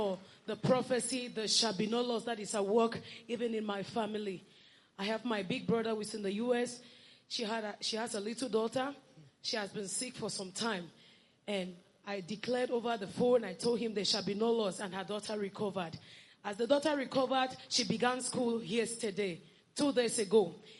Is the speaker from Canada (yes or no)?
no; Cameroon; from Cameroon.